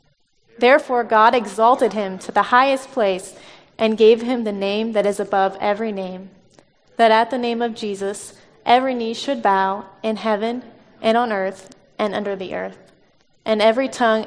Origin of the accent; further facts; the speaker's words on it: Illinois, United States; now in Indiana, United States; I was raised in Illinois, so I'm an Illinoisan. But I am a proud resident of Indiana